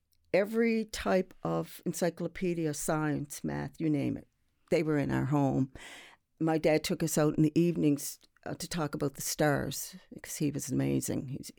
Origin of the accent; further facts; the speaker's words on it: Sydney, Nova Scotia, Canada; I'm from Sydney. And to be even more precise, I'm from Whitney Pier.